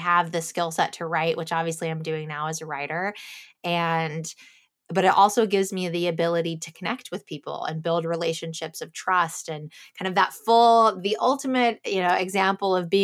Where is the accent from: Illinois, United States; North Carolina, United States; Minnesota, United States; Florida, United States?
Illinois, United States; Chicago; I grew up in Chicago area with like cornfields. So there was no rock climbing for me.